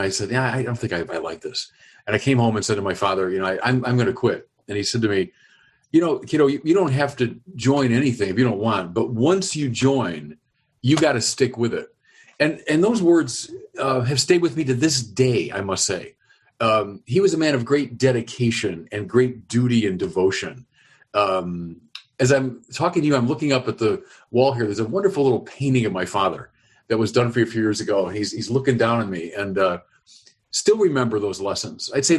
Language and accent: English; Birmingham, Michigan, United States; also born or lived in Chicago; Yeah, well, I came to Detroit when I was about three. I was born in Chicago, and then my dad became a branch manager of Sexton, John Sexton and Company in Detroit. And so between 63 and about 68, I lived in Birmingham.